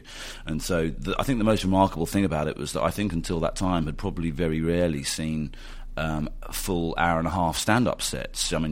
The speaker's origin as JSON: {"language": "English", "country": "United Kingdom", "said": "And so as Brits, as a British filmmaking team, we were kind of wondering"}